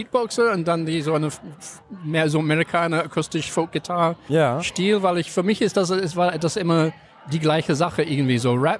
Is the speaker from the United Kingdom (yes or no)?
yes; England, United Kingdom; German is a second language; also born or lived in South Africa; now in Berlin, Germany; Ich komme aus England und Südafrika. Ich habe bin in Berlin in 91 gelandet und habe so all die Zeit von den 90er gelebt mit Tacheles und so.